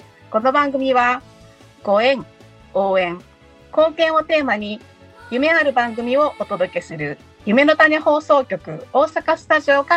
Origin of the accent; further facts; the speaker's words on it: Kyoto, Japan; 私の地元京都では夏の風物詩祇園祭りが